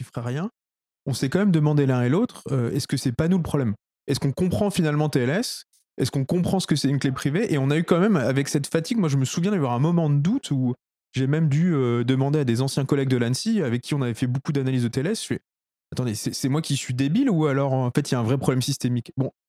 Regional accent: France; il faut dire qu'on est français

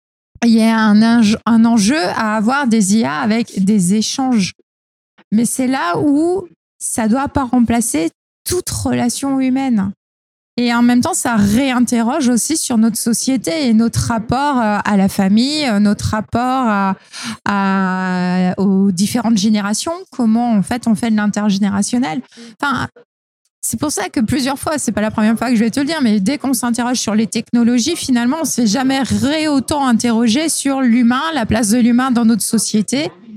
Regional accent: France; On a des films cultes comme ça chez nous en France.

